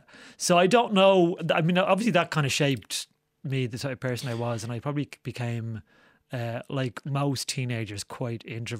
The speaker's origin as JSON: {"language": "English", "town": "Dublin", "region": "Leinster", "country": "Ireland", "tie": "born or raised there", "said": "I grew up in Santry."}